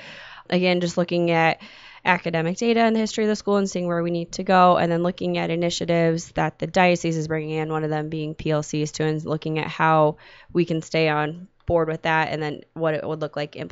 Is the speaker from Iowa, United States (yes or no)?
yes; Algona, Iowa, United States; I was born and raised Catholic, grew up in Algona, Iowa